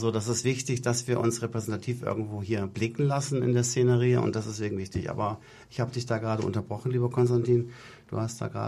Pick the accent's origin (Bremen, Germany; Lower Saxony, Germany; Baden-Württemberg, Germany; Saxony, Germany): Bremen, Germany; moved away; Da ich aus Bremen bin, aber ich ja schon 30 Jahre hier bin